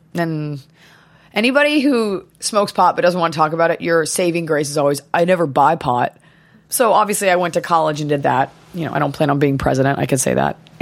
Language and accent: English; Dallas, Texas, United States; moved away as an adult; also born or lived in Boston; Also, growing up in Dallas, Texas, like